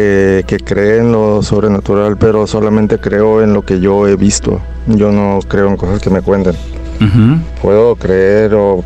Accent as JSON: {"language": "Spanish", "town": "Loreto", "region": "Baja California Sur", "country": "Mexico", "tie": "born or raised there", "said": "Y pues yo nací ahí, pero me crié en Loreto, Baja California Sur."}